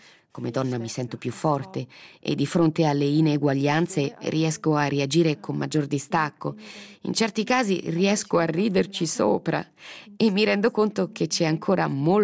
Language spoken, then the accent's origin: Italian; Valais, Switzerland; Ho trascorso la mia giovinezza in Vallese, dove la mentalità non è proprio in favore delle donne